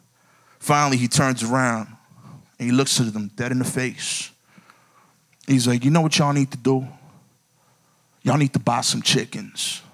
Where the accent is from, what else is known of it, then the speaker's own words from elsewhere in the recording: Brooklyn, New York, United States; Now, I'm from Brooklyn, as I said. I don't know much about farming.